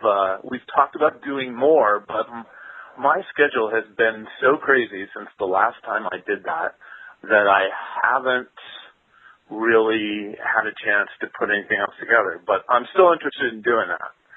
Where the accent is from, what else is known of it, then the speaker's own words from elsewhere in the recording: Oxnard, California, United States; born there; also born or lived in Lompoc / Santa Barbara; I was born in Oxnard, California